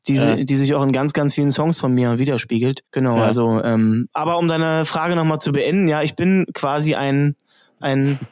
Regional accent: Guben, Brandenburg, Germany; born there; Also ich bin wirklich 400 Meter von der Grenze, von der Spree-Neiße entfernt geboren im Krankenhaus.

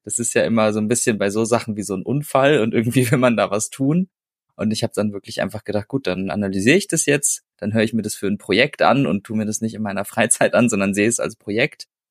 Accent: Dillenburg, Hesse, Germany; ich bin aus Hessen, ja, aus dem Dill-Kreis, aus Dillenburg Zentral. Ich weiß nicht, ist nicht so bekannt, Nordnassau, ein besonderes Fleckchen in Deutschland.

